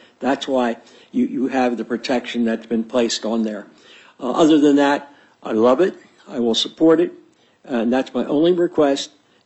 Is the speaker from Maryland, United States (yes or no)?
yes; Baltimore, Maryland, United States; and I'm originally from Baltimore, so I knew it well